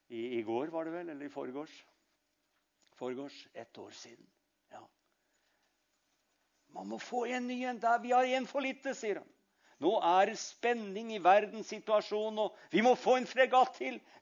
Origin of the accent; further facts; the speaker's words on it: Sarpsborg, Østfold, Norway; Jeg er sarping, vet